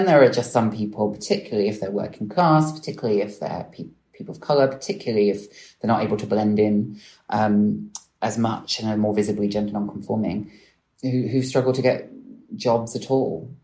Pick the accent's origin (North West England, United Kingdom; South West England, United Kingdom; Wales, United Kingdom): South West England, United Kingdom; Bristol; I grew up in that city and I didn't know anything about